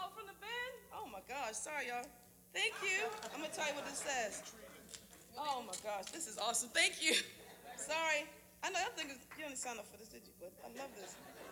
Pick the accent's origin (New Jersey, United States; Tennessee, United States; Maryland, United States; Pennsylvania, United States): Maryland, United States; Baltimore; I'm from Baltimore, I don't give my money to nobody.